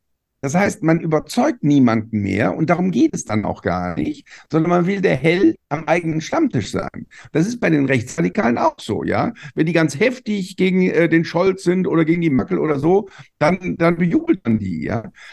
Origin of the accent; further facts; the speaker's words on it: Germany; Ja, gerade weil ich als Deutscher besonders sensibel bin dafür.